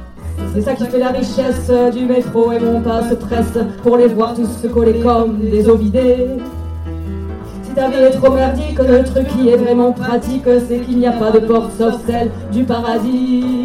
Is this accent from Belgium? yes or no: no; Toulouse, Occitanie, France; Je suis une Toulousaine